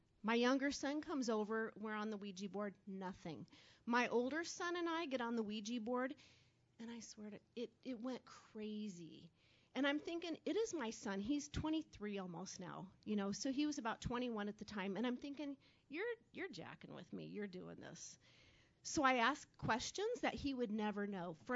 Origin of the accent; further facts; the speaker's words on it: Council Bluffs, Iowa, United States; Council Bluffs.